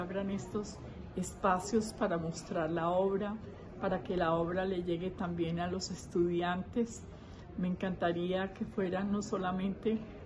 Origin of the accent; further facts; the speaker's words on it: Manizales, Caldas, Colombia; born there; No, yo nací aquí en Manizales.